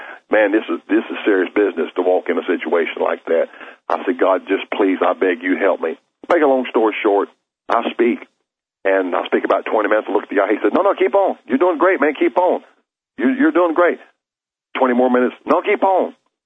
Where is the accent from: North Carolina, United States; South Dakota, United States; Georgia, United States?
North Carolina, United States; Charlotte; He said, where are you from? I said, Charlotte, North Carolina.